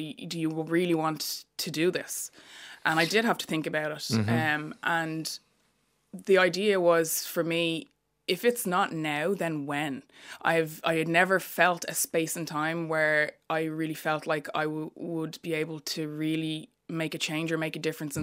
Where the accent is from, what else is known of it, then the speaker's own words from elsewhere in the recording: Ireland; I was born and raised here in Ireland